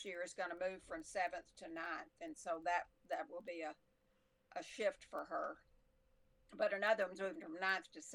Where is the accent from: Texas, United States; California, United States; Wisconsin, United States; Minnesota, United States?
Texas, United States; Dallas; Yes, I grew up in Dallas.